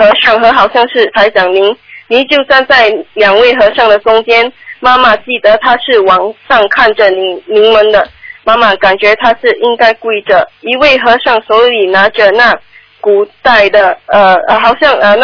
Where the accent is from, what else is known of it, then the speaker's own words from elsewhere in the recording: Singapore; 啊，我是从新加坡的。